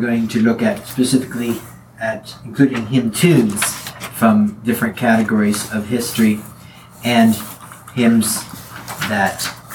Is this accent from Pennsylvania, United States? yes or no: yes; Lancaster, Pennsylvania, United States; I'm from Lancaster, Pennsylvania.